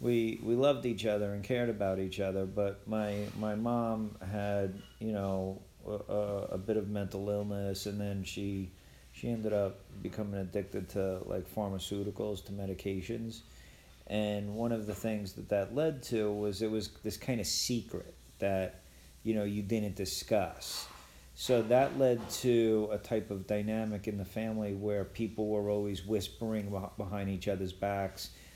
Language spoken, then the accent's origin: English; Queens Village, New York, United States; I grew up in Queens Village, Queens, and lived at on 210th Street, and that was a very small house in which seven people lived in a three-bedroom house.